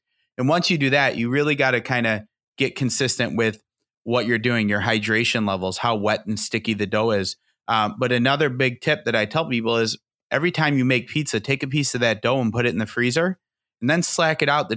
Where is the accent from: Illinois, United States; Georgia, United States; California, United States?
Illinois, United States; Chicago; I come from Chicago.